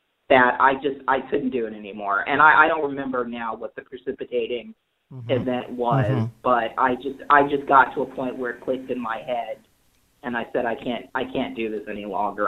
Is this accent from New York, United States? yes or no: yes; New York City, New York, United States; I was not only a Republican, I was a Black Republican growing up in New York City.